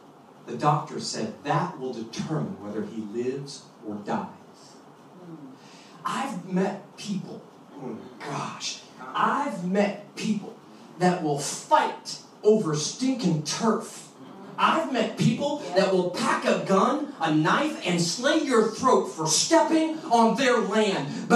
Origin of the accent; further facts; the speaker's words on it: Inglewood, California, United States; also born or lived in Goshen, Indiana; I came from Goshen, Indiana, and I went to Inglewood, California. I grew up in Inglewood when I moved here to California.